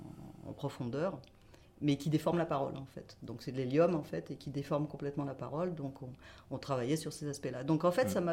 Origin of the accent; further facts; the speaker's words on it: Paris, Île-de-France, France; Du coup, j'ai acheté ce livre alors que j'étais encore à Paris. Je viens de Paris.